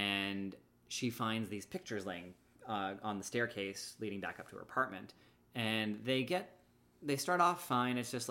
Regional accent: Canada; Canadian by saying it's a pram? I don't know.

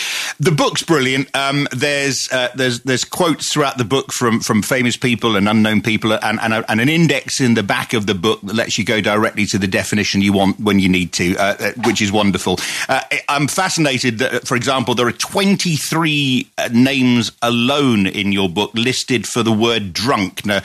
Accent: Glasgow, Scotland, United Kingdom; accent: Scottish; I'm from Scotland. I grew up in Glasgow, and the Scottish accent is not only a very different way of saying English words, but we have got our own words, which mean nothing to people in England.

